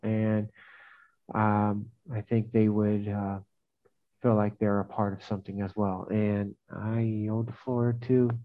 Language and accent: English; United States; moved away as an adult; now in Thailand; I am an American living abroad in Thailand.